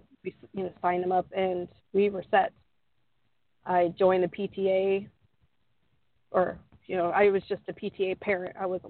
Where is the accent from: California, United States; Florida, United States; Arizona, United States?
Arizona, United States; Arizona is my home state, so I had my family.